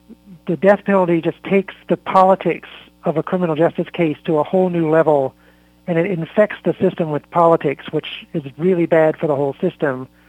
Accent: the South, United States; and I'm from the South, so I can be critical.

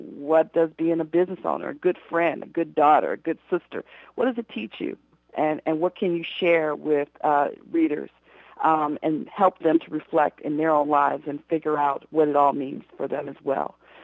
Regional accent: Chicago, Illinois, United States; now in -; So I try not to let too much time pass before I get home to my hometown, the Windy City.

